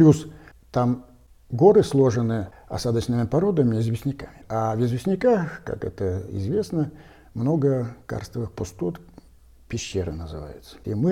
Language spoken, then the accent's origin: Russian; Urals, Russia; я сам с Урала, и у меня по папиной линии все деды, они трудились в горной промышленности. А конкретно это каменноугольный шахт. И я родился в Кизиловском угольном бассейне. Меня с детства окружали шахты.